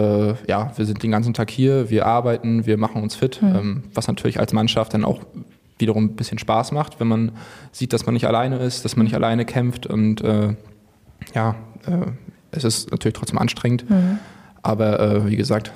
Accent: Rostock, Mecklenburg-Vorpommern, Germany; Also ich komme aus Rostock, ich bin hier groß geworden. Ich habe hier meine Jugend verbracht, meine Kindheit, bin hier zur Schule gegangen, habe das Fußballspielen hier gelernt

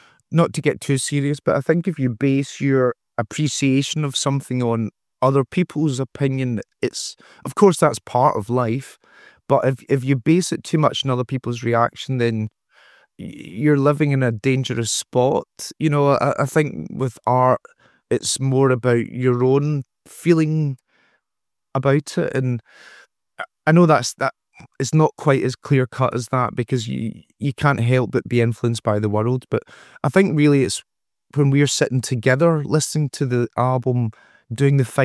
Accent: Scotland, United Kingdom; we thought people were just speaking English to us because we're Scottish. Nobody speaks Scottish.

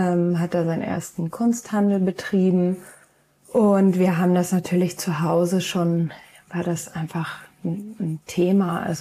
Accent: Schleswig-Holstein, Germany; Ich bin in Schleswig-Holstein zur Schule gegangen

